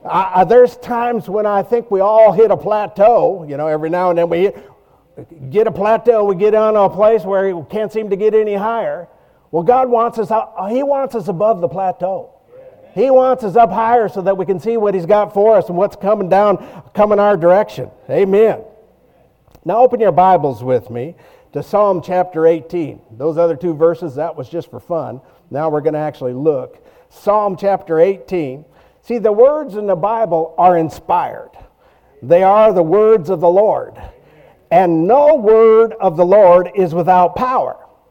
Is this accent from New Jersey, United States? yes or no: no; Montana, United States; also born or lived in North Myrtle Beach, South Carolina; You know, I was born and raised in Montana. That's big sky country.